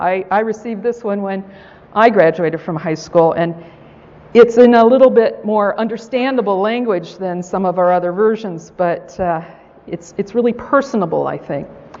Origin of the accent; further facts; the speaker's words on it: United States; For me, growing up in the United States, I learned the Declaration of Independence says